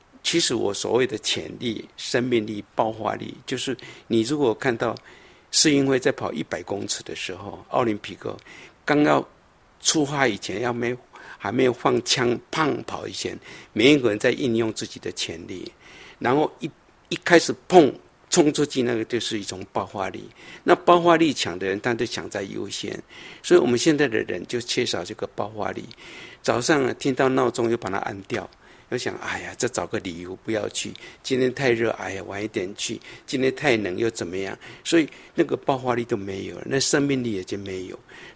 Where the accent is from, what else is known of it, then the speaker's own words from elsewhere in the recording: Taiwan; 所以我小时候在台湾也是一样